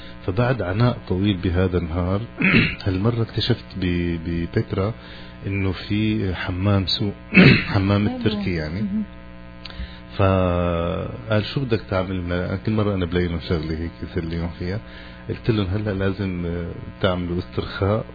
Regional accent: Syria; انا من سوريا،

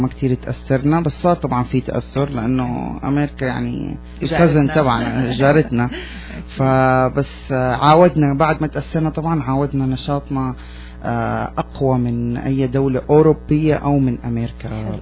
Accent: Canada; طبعا مبسوط ككندي. مبسوط كثير.

